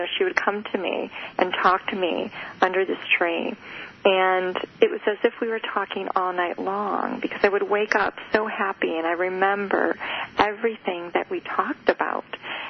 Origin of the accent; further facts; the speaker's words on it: Midwest, United States; So as a child growing up in the Midwest, I will say that naturally I was always tuning in to others to figure them out.